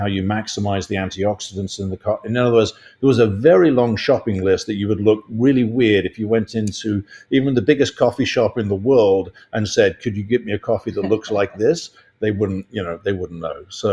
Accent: England, United Kingdom; when I was growing up in England.

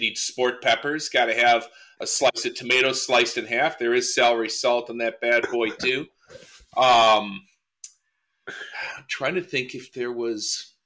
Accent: Great Lakes, United States; accent: Midwestern; Oh, yeah. I come from the Great Lakes there.

